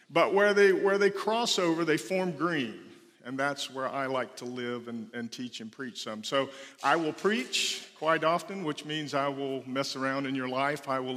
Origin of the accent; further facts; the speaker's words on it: the South, United States; So you is you, and you, as we say down south, is y'all. Okay, I'm from the South.